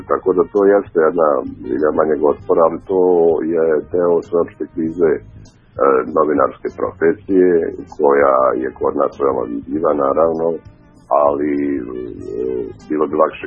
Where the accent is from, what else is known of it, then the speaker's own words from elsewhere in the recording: Banja Luka, Republika Srpska, Bosnia & Herzegovina; ja sam inače Bosanac iz Banja Luke i tamo 80. godina kada sam ja bio srednjoškolac